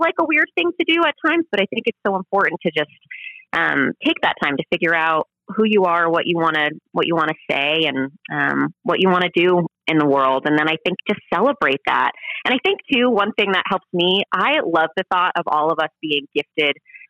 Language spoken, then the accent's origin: English; New York, United States; now in Los Angeles, United States; So I grew up in New York. I went to college in Los Angeles and then I moved back to New York and now I'm back in LA.